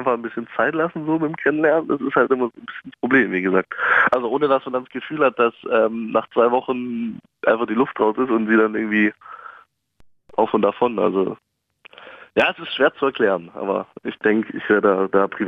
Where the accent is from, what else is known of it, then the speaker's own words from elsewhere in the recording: Southern Germany, Germany; also born or lived in Dresden; Ich habe da ein FSJ gemacht, aber ganz ursprünglich komme ich aus dem Süden von Deutschland.